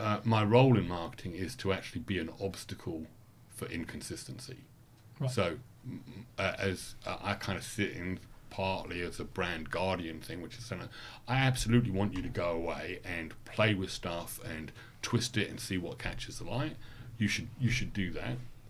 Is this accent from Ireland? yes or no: no; England, United Kingdom; moved away as an adult; now in Australia; And being an English person and having turned up in 2000, I said, "What on earth are you talking about?"